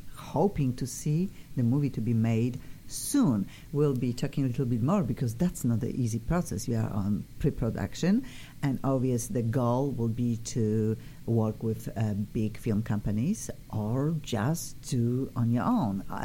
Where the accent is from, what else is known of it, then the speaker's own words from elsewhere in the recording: Poland; English is a second language; I am originally from Poland. Obvious, my accent is obvious. Cannot get rid of my accent.